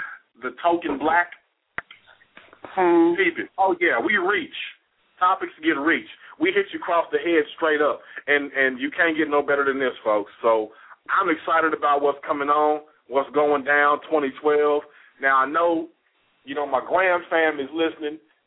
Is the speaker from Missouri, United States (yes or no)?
yes; Kansas City, Missouri, United States; up there in Kansas City, representing DSU and that Gates Barbecue up in there, up in my hometown.